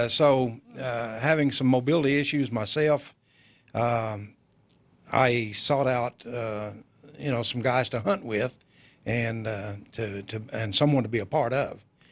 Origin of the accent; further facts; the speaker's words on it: Dunlap, Tennessee, United States; moved away as an adult; now in Colorado, United States; Well, I grew up in Dunlap, Tennessee, a real small community back, farm community, actually, and grew up hunting and fishing